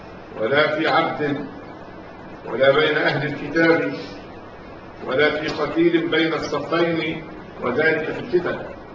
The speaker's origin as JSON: {"language": "Arabic", "country": "Egypt", "said": "معروف انه وعندنا في مصر في جبال الصحراء"}